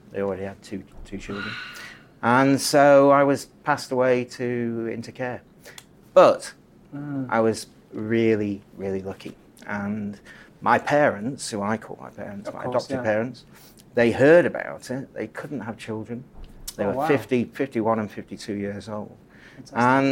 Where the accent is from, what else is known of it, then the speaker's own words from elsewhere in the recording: the north of England, United Kingdom; moved away as an adult; now in London, United Kingdom; Well, it all started in the north of England. I mean, I'm from the north, I'm not from London. Came down here when I was 19 in search of all the streets paved with gold, as they say.